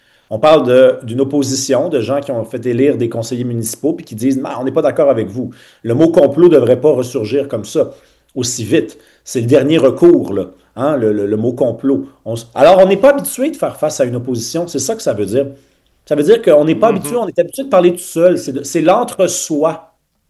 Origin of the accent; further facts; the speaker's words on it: Montreal, Quebec, Canada; moi je suis Montréalais